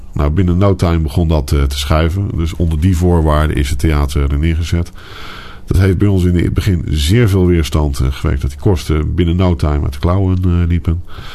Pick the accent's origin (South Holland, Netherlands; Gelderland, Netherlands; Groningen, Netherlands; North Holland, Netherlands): South Holland, Netherlands; Capelle aan den IJssel; Ik ben geboren en getogen in Capelle.